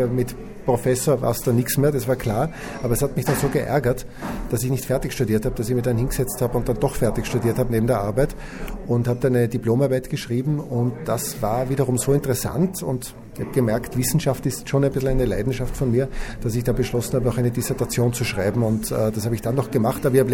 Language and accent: German; Innsbruck, Tyrol, Austria; in Innsbruck, wo ich aufgewachsen bin und in die Handelsakademie gegangen bin